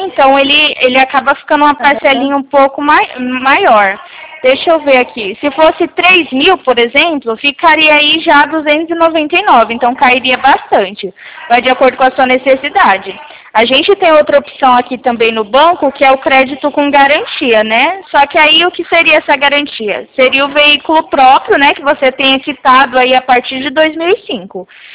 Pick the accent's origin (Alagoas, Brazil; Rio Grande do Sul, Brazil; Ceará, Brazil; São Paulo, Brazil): São Paulo, Brazil; eu sou do estado de São Paulo, aqui mais na região de Presidente Prudente